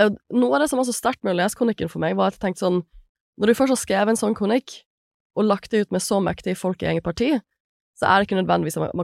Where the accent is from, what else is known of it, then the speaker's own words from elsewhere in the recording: Bergen, Vestland, Norway; som bergenser så hadde jeg vært veldig sjeldent inne på Trønderdebatt